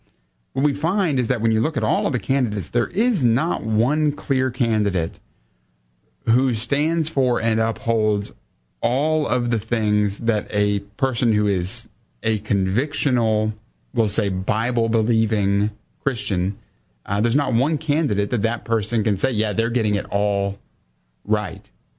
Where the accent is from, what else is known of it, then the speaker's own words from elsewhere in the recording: United States; I'm so thankful by God's grace I'm an American.